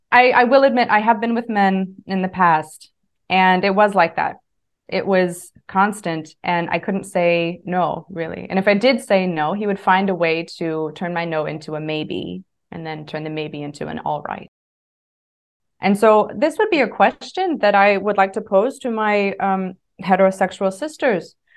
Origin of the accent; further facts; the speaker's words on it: United States; I come from a culture where it's not so common. I come from the United States